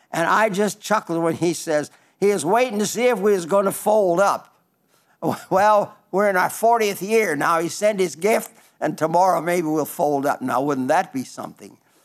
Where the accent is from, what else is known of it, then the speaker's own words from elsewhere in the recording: Belle Fourche, South Dakota, United States; Belfouche, South Dakota, that is my hometown. They won't claim me, but I claim them. And that's a beautiful town.